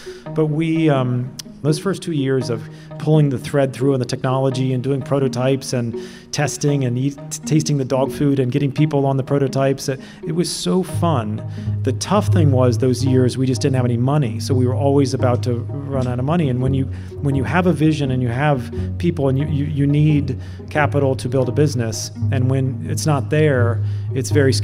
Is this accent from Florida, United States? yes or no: yes; Key Largo, Florida, United States; I mean, I was a nobody from Key Largo, and here are named venture capitalists.